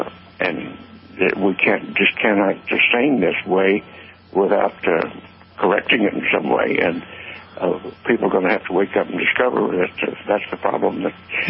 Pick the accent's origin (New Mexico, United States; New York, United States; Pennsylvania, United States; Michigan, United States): New Mexico, United States; Roswell; My people were ranchers and farmers in that area, and farmers in the dealership, so I grew up in Roswell.